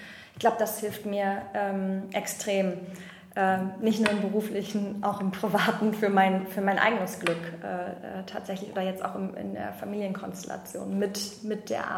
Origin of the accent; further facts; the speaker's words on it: North Rhine-Westphalia, Germany; ich komme aus der Nähe von Köln.